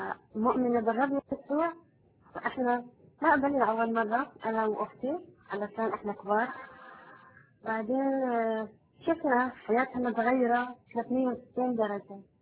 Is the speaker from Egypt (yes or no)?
no; Iraq; وإحنا من العراق أصلنا، من جنب العراق.